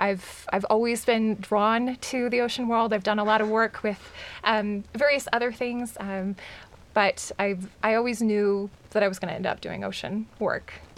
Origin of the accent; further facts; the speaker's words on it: Texas, United States; also born or lived in Florida; And I was very fortunate, like I said, growing up in Texas, being able to visit the ocean quite a bit, and also visiting Florida on a fairly regular basis.